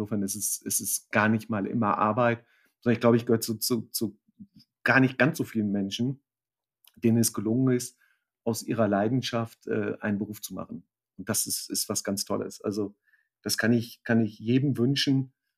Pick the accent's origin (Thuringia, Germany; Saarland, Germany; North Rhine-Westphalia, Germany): North Rhine-Westphalia, Germany; Münster; wenn ich in Münster bin, wo ich herkomme, wo ich auch total glücklich bin, ist eine ganz tolle Stadt